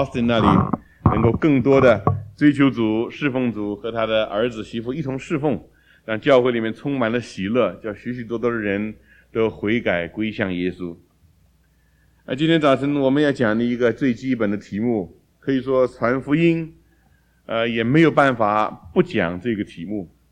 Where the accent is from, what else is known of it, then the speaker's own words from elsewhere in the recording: China; 我们中国人向来只有年纪轻的跟年纪大的认罪赔礼的